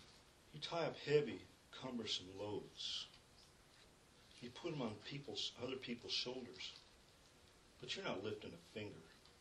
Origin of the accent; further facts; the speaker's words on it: Eau Claire, Wisconsin, United States; born there; I wasn't born in Milwaukee. I was born in Eau Claire. So, you know, I'm from the north, have that experience.